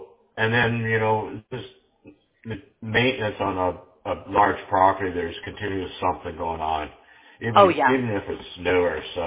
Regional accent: Canada; now in United States; because I'm a Canadian. I'm still a Canadian

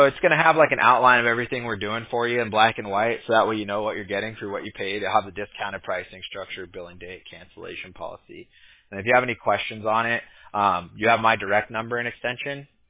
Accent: California, United States; My mom's actually from Michigan, but I grew up in California

